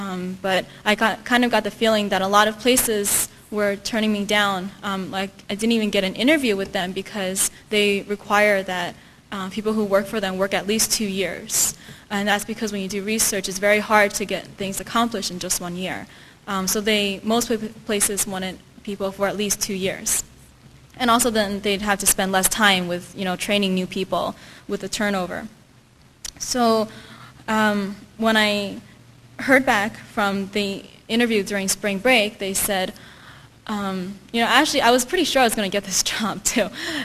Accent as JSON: {"language": "English", "town": "Philadelphia", "region": "Pennsylvania", "country": "United States", "tie": "born or raised there", "lives_now": "Chicago, United States", "said": "I'm from Chicago. I originally grew up in Philadelphia"}